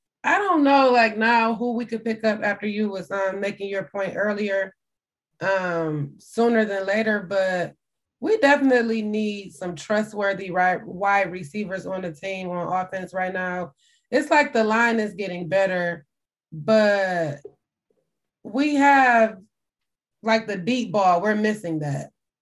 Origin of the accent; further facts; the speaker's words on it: Detroit, Michigan, United States; now in Saginaw, United States; But yes, guys, I am from Detroit, Michigan. I was born and raised there. I currently live in Saginaw, though.